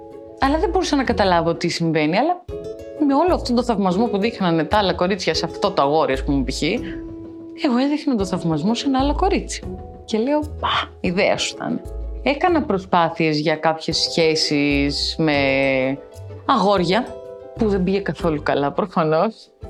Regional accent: Ikaria, North Aegean, Greece; γεννήθηκα στην Ικαρία και μεγάλωσα στην Ικαρία. Λοιπόν, εγώ γεννήθηκα και μεγάλωσα λίγο πριν το 2000

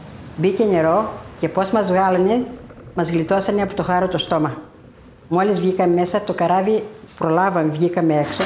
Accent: Nea Vyssa, East Macedonia and Thrace, Greece; Γεννήθηκα στη Νέα Βίσα το 1949. Φίτησα εδώ στο σχολείο στο δημοτικό.

